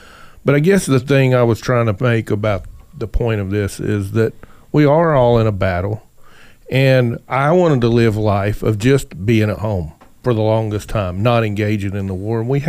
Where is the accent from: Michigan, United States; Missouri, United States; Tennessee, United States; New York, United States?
Missouri, United States; I mean, I grew up in Missouri, and I've recently started going back there, and I've always done that.